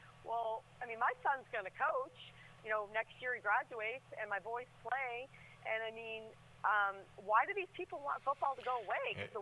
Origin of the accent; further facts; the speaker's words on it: Waterville Valley, New Hampshire, United States; I grew up in Waterville Valley, New Hampshire, and then I went to a boarding school.